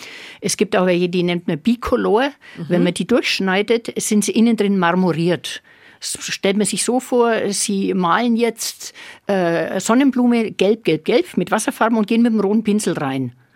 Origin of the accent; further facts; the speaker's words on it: Bavaria, Germany; Und es ist jetzt eben spannend zu sehen, dass sie auch bei uns in Mittelfranken wirklich extrem gut gedeihen.